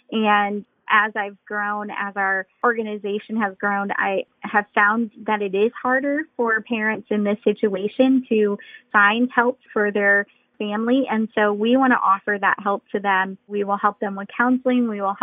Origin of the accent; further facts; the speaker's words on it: Indiana, United States; I grew up in Indiana. I grew up in a pretty broken home.